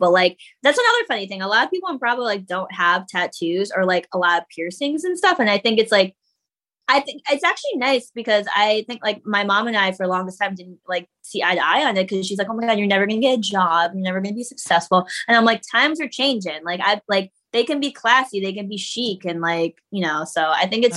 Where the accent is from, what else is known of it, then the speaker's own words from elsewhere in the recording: Connecticut, United States; I mean, I grew up in Connecticut and she still lives there.